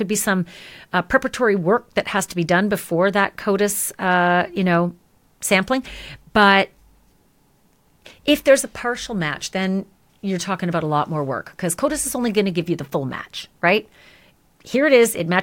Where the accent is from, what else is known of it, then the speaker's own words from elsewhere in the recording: Canada; I'm Canadian